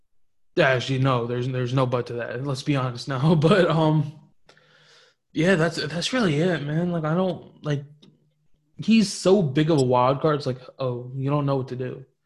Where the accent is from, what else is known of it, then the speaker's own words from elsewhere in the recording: New Jersey, United States; I'm from Jersey. I love watching the dude.